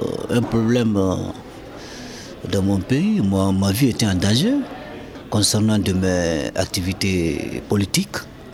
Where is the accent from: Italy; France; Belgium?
France; Paris, Île-de-France; French is a second language; Bon, avant tout, je suis parisien, je supporte le Paris.